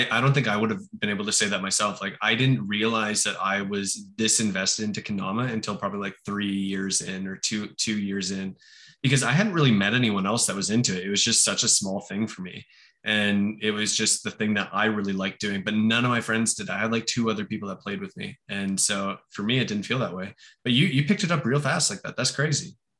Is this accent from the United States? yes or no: no; Canada; And I'm a Canadian. I don't know my American geography.